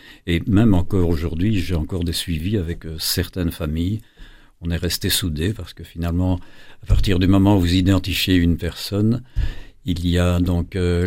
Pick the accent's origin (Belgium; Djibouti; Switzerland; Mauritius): Belgium; Brussels; j'ai grandi sur Woluwe Saint-Pierre, à Bruxelles, qui est une commune de Bruxelles. Et j'y ai passé la grande partie de ma jeunesse